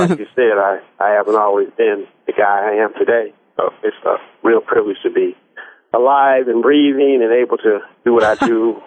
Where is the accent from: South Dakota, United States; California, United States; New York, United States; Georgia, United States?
California, United States; Oakland; I was, you know, born and raised in East Oakland. Most of my life I lived in East Oakland.